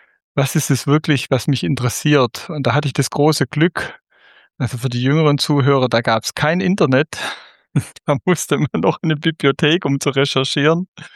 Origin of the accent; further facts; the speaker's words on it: Baden-Württemberg, Germany; moved away; ich bin 59 Jahre alt, geboren und aufgewachsen im Südwesten, wie man noch hört, auf dem dort, wo die Schwäbische Alb am schönsten ist, im Kreis Göppingen, und bin jetzt schon über 30 Jahre in Sachsen